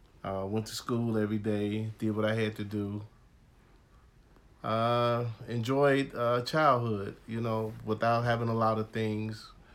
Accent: Chicago, Illinois, United States; We was raised on the west side of Chicago without a father. And we had a nice childhood.

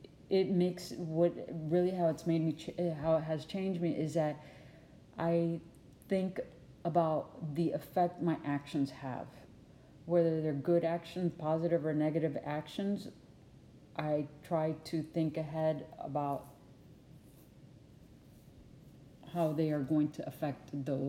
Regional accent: Puerto Rico; born there; I was born in Puerto Rico. I was born in Puerto Rico in 1966. I have some wonderful memories of there.

